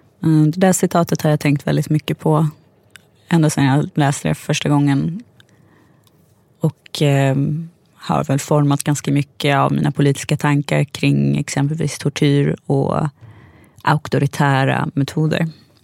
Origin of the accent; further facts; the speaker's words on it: Gävle, Gävleborg County, Sweden; born there; Jag var folkbokförd i Sandviken när jag föddes, men jag är egentligen född på Gävle lasarett.